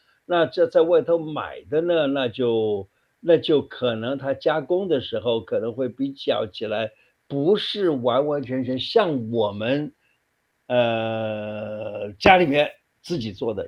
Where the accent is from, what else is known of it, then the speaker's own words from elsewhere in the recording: Hunan, China; 因为我是湖南人，我这从小就吃湖南腊肉啊，湖南香肠啊，这个吃到大的啊。